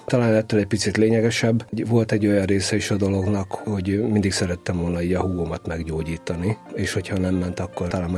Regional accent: Budapest, Hungary; Én tényleg soha nem anyagoztam, Zuglóban nőttem föl

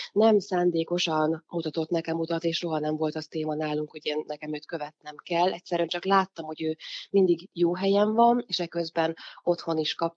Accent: Eger, Heves, Hungary; ő járt Egerben, mert ott nőttünk föl a Farkas Ferenc zeneiskolába, aztán oda is követtem

